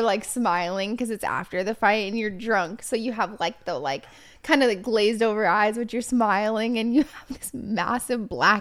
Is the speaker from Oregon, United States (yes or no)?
yes; Oregon, United States; So obviously my school, I'm from Oregon.